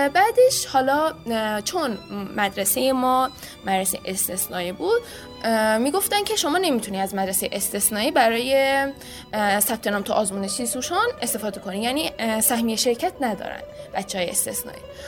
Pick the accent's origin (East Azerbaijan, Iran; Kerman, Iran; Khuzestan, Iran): East Azerbaijan, Iran; Bonab; شهرمون چون کوچیکه تیسوشان جداگانه نداره، ما بناب درس خوندیم